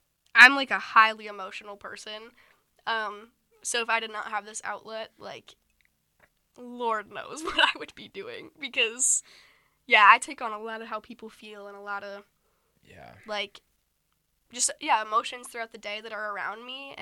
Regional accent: Rosemount, Minnesota, United States; I grew up in Rosemount

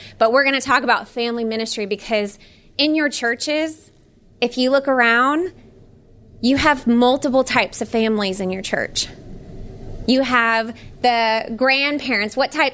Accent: Florida, United States; I was raised in the church. I've tried to meet as many of you coming in that door as possible, but I was born in Florida.

